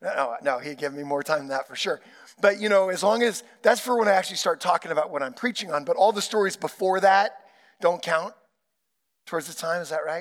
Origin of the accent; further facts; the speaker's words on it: Santa Rosa, California, United States; because I grew up in Santa Rosa, and there was no men's volleyball, no, you know, boys volleyball club team, no high school team, none of that stuff.